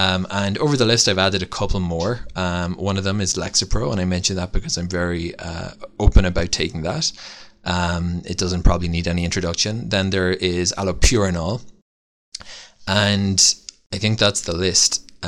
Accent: Ireland; now in Israel; Another thing is actually that I grew up in Ireland, and I didn't have the luxury that I have in Israel

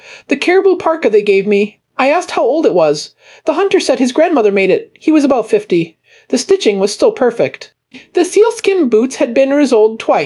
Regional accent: Minnesota, United States; I grew up in Minnesota. I thought I knew cold. I didn't know cold.

